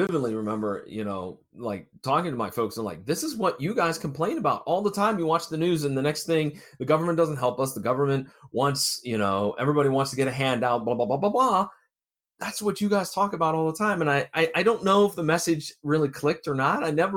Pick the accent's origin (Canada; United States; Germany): United States; Ohio; So growing up in Eastern Ohio, you know, it was a lot of coal mining, steel production